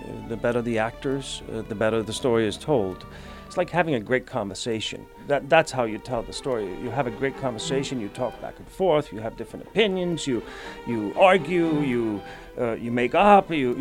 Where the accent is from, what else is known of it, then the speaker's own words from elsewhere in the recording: Denmark; now in Los Angeles, United States; I come from Denmark, where there's a long tradition of mime